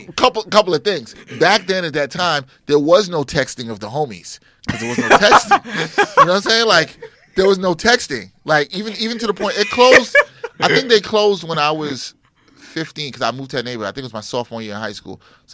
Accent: New York, United States; So there was an arcade that, at the time when I grew up in East Flatbush, and it's funny, then my parents moved close to where this arcade was.

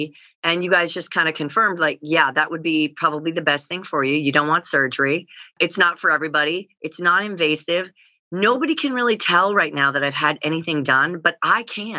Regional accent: Pacific Northwest, United States; now in San Diego, United States; We grew up in the Pacific Northwest, but she moved down from LA with her husband

